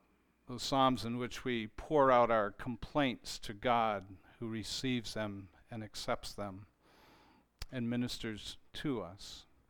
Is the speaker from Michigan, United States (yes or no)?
no; Waterville, Maine, United States; also born or lived in Fairfield / Shawmut; I was born in Waterville, and my early childhood years were in the Fairfield, Waterville area.